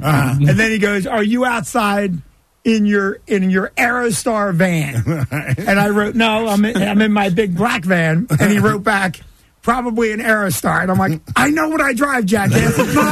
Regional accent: Middletown, United States; He goes, you're from Middletown. I'm from Middletown.

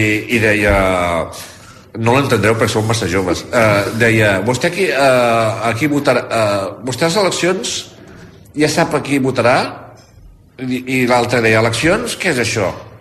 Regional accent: Badalona, Catalonia, Spain; jo em vaig criar a Badalona i llavors jo volia... jo em volia sentir badaloní

